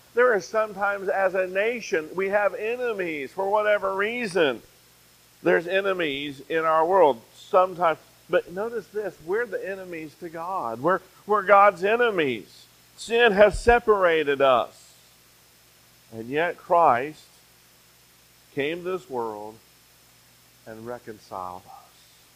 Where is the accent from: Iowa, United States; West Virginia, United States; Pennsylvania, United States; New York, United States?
West Virginia, United States; Fairmont; I'm familiar with Parkersburg, and I grew up in Fairmont, West Virginia.